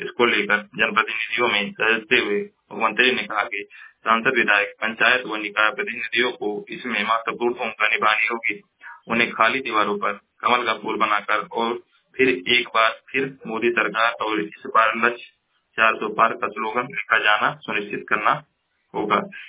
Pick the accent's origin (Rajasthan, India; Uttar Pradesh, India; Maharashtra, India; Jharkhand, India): Uttar Pradesh, India; मैं जिला महाराजगंज का निवासी हूँ।